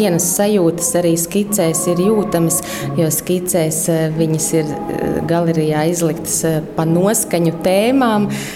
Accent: Riga, Latvia; now in Liepāja, Latvia; Es esmu dzimusi rīdziniece un visu savu lielāko mūžu daļu tur arī nodzīvojusi

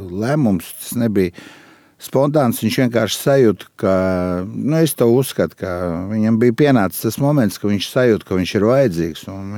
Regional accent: Riga, Latvia; also born or lived in Valka / Ērģeme; pēc tam 4. Klasē mamma pārvācās nu, uz Rīgu dzīvot, un dzīvojām mēs Vārnielas Republikā, Laukielā

